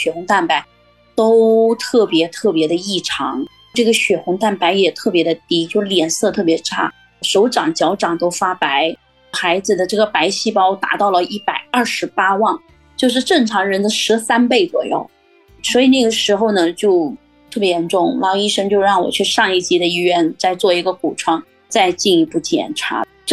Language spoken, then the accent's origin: Chinese; Jiangxi, China; 因为我们是南方人，江西人嘛，但北京呢离我们将近2000公里啊